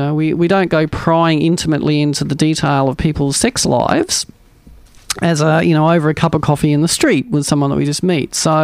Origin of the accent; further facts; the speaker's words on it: South Australia, Australia; I grew up in the Adelaide Hills. I had a great life.